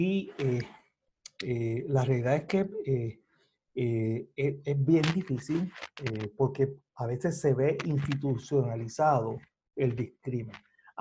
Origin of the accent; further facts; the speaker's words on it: Puerto Rico; now in United States; los que somos puertorriqueños que estamos trabajando en el sistema, que hemos llegado hace un tiempo